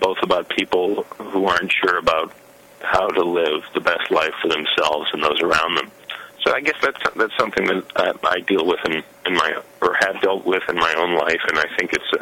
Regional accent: Midwest, United States; growing up in the Midwest, I felt like there was a gamut of stories that aren't getting told.

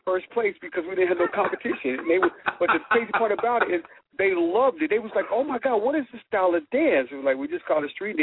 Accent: Cincinnati, Ohio, United States; born or raised there

